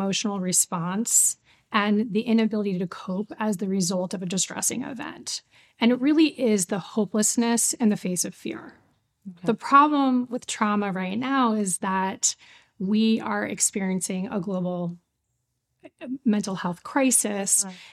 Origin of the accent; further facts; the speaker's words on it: New York City, New York, United States; now in Los Angeles, United States; I've been in Los Angeles for 7 years. I'm originally from New York City, and I'm a mom of two teenagers and lots of dogs.